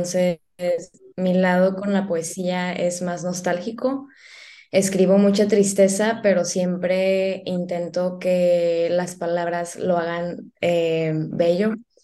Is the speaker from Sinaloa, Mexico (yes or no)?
yes; Mazatlán, Sinaloa, Mexico; tengo 23 años de edad, también soy de Mazatlán.